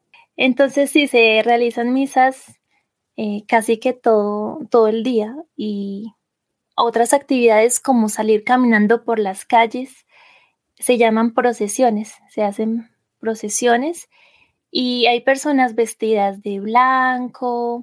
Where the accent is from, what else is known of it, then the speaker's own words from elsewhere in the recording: Bucaramanga, Santander, Colombia; born there; now in Boyacá, Colombia; Yo nací en Bucaramanga, Santander. Es como en el centro del país, pero actualmente estoy viviendo en Boyacá, otro departamento o estado, donde hace frío todo el año, ¿sí? En cambio, Bucaramanga, donde nací, hace calor todo el año.